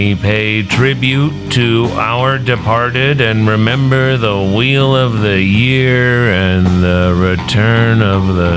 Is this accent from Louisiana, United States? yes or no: yes; New Orleans, Louisiana, United States; Wednesday, December 8th at Gasa Gasa in my hometown of New Orleans.